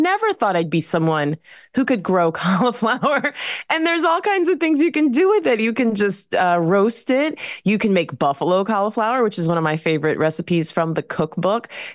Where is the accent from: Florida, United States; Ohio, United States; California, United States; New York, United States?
Ohio, United States; as someone who was born and raised in Ohio, I can tell you not everyone has that.